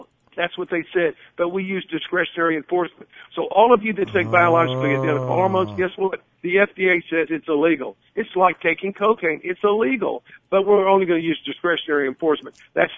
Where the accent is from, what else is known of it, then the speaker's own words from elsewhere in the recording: Texas, United States; Here's what we're doing. I'm from Texas. The Texas delegation has 28 Republicans.